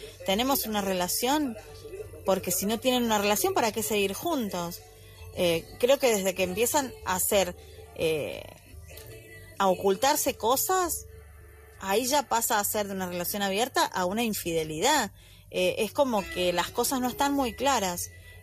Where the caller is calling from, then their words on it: Argentina; desde Argentina